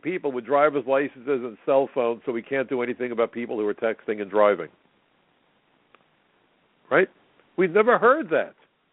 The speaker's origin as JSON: {"language": "English", "town": "New York City", "region": "New York", "country": "United States", "said": "I'm a Democrat. I'm a New Yorker. I tend to be liberal on many issues"}